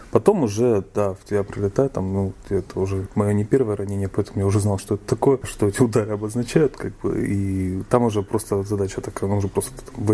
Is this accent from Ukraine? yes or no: yes; Kharkiv, Kharkiv Oblast, Ukraine; по сути, я вырос уже в Украине. То есть я в 90-м году пошел в школу. Все мое вот время, которое я помню, оно прошло в Украине. Я ментально себя связываю, то есть как-то себя ассоциировать с городом, который был в Украине, Харьков